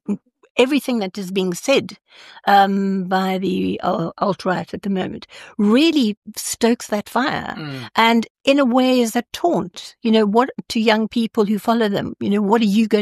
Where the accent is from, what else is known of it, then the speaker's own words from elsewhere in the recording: South Africa; And also being South African, you know, Elon Musk has been a bit of a thorn in our flesh.